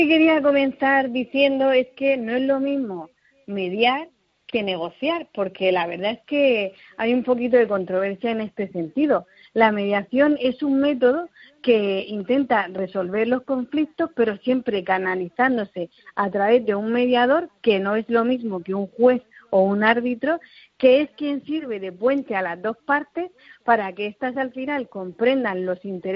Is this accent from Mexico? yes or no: no; Murcia, Region of Murcia, Spain; aquí en Murcia, que es de donde yo soy, hace un sol maravilloso